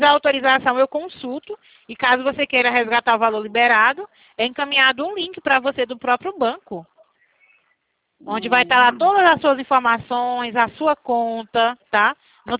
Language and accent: Portuguese; Goiânia, Goiás, Brazil; Eu sou aqui de Goiânia, Goiás.